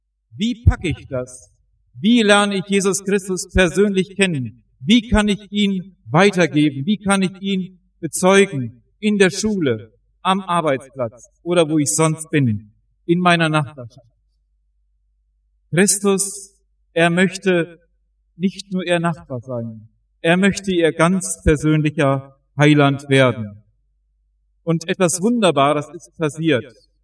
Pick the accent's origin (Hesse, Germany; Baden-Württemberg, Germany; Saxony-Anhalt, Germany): Hesse, Germany; Wetzlar; Ich komme aus Wetzlar, bin verheiratet, habe drei Kinder